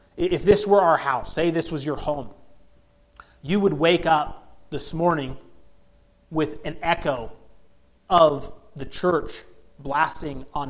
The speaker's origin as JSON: {"language": "English", "town": "Pensacola", "region": "Florida", "country": "United States", "tie": "born or raised there", "said": "I grew up in Florida, like I said, Pensacola"}